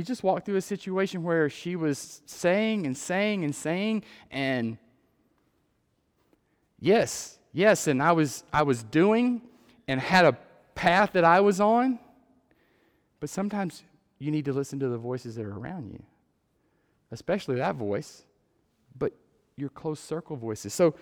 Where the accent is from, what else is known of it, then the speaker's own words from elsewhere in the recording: Texas, United States; accent: Texas; But the words, excuse my Texas accent, but the words of a poem from Robert Frost says this